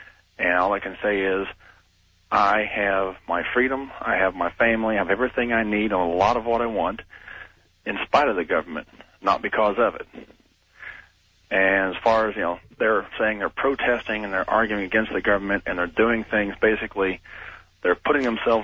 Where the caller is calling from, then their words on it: Battleground, Indiana, United States; in Battleground, Indiana.